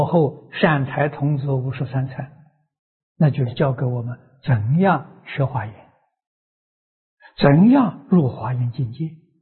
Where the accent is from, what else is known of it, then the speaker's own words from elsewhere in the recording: China; 我们中国人习惯叫老师